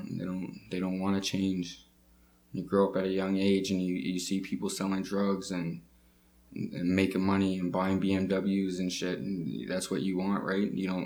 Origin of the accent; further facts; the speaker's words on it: Indian Brook, Nova Scotia, Canada; now in Toronto, Canada; I'm 23 years old, born on March 23rd, 1992. I'm originally from Indian Brook. My mom moved us off the reserve up to Ontario, where I lived in Toronto.